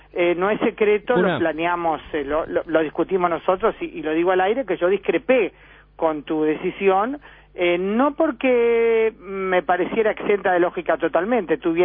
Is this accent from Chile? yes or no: no; Uruguay; dado que yo soy no solo uruguaya, sino también ciudadana israelí